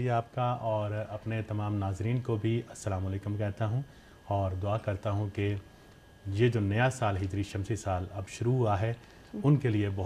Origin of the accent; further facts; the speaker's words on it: Lahore, Punjab, Pakistan; now in Iran; میرا تعلق لاہور پاکستان سے ہے۔